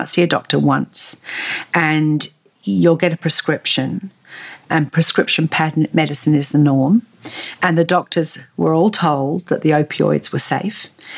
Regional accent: Appalachia, United States; Being Appalachian is a mindset. We're connected by our mountains, our economies

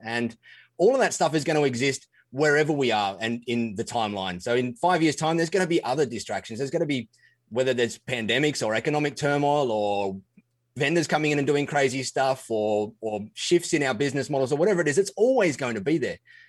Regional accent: Australia; I always have to say a g'day to pinpoint that I'm an Aussie.

